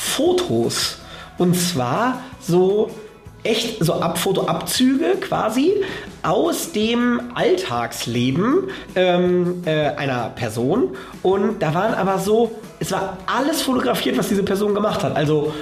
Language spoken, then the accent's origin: German; Northern Germany, Germany; ich bin ja aus Norddeutschland.